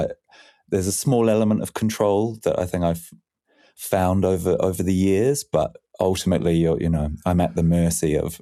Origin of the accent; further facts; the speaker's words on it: New Zealand; when I was younger and growing up in New Zealand